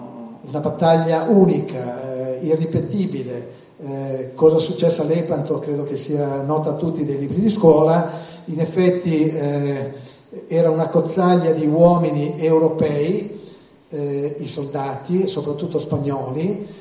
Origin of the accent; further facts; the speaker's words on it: Liguria, Italy; un mio conterraneo, io sono ligure